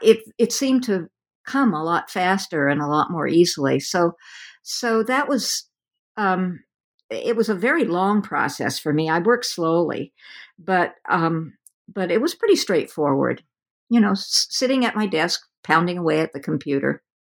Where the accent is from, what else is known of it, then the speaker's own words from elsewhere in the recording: West Coast, United States; since I'm from the West Coast and have had very little time to explore the eastern part of the country